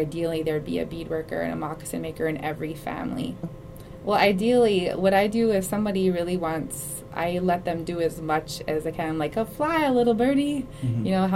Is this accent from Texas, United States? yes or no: no; Cloquet, Minnesota, United States; Well, I grew up in the Cloquet area of Fond du Lac, and I didn't really do a lot of cultural arts when I was growing up.